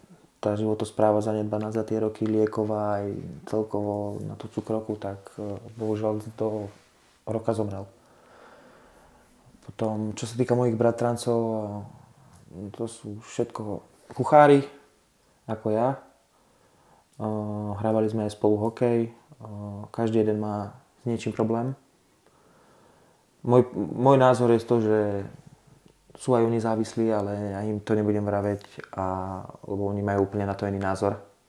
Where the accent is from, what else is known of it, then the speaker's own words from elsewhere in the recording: Liptovský Mikuláš, Žilina Region, Slovakia; now in Zlaté Moravce, Slovakia; ja som z Liptovskom Mikuláša, ale teraz bývam v Zlatých Moravciach, u priateľky